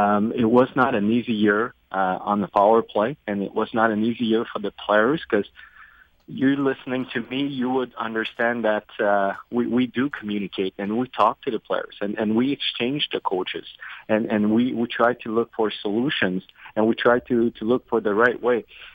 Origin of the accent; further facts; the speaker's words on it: Montreal, Quebec, Canada; I'm from Montreal, right?